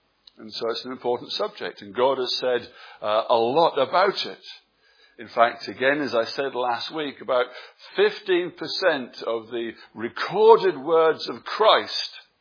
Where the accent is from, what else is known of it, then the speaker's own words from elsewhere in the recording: England, United Kingdom; moved away as an adult; you'll know that my wife and I, we're from England. And we go back to England from time to time.